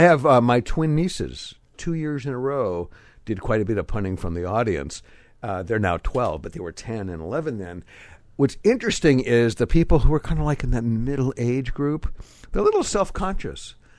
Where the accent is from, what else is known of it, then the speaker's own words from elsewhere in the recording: Magnolia, United States; I'm also from Magnolia.